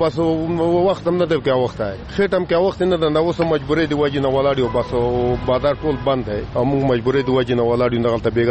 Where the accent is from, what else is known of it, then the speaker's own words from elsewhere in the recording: Tora Bora, Nangarhar, Afghanistan; مونږ د ننګرهار ولایت اوسیدونکو یو. په ننګرهار کې بیا د تورې بوري اوسیدونکو یو